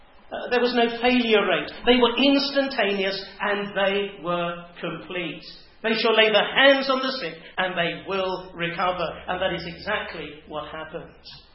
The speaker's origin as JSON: {"language": "English", "town": "Hove", "region": "South East England", "country": "United Kingdom", "tie": "born or raised there", "said": "I can vividly remember a 2-week miracle crusade that was held in my hometown of Hove back in the 80s."}